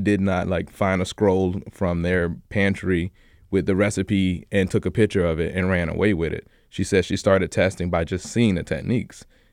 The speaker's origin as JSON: {"language": "English", "region": "the South", "country": "United States", "said": "I'm from the South. I like cooking all of that."}